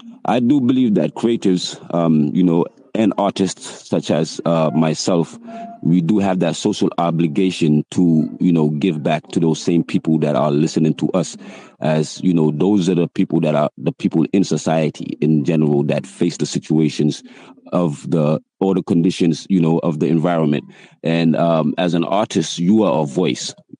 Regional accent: New York, United States; growing up in New York, I used to rap, but the context was different.

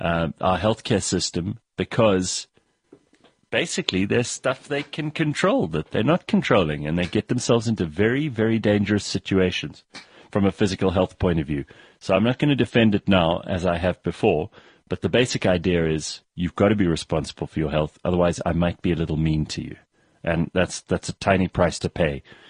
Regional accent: Dudley, West Midlands, United Kingdom; I'm from Dudley in the UK, and she converted me to an avid listener.

